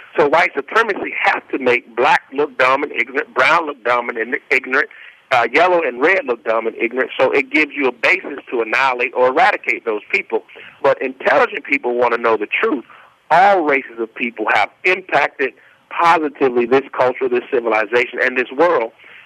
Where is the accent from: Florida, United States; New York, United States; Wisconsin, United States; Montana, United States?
Florida, United States; Eatonville; also born or lived in Orlando; I'm in South Florida quite a bit and Orlando quite a bit because I was raised and born in Orlando.